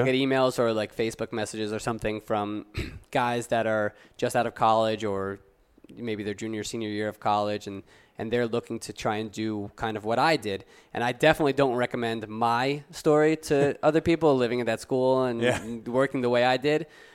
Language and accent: English; New York, United States; accent: New York; now in Europe; And I'm not happy about it because I liked my New York accent, but now it's a little bit New York, a little bit European, I guess.